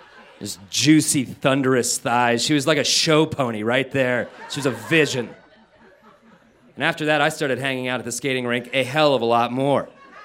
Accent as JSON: {"language": "English", "town": "Denver", "region": "Colorado", "country": "United States", "said": "everybody was intrigued by me because I was from Denver"}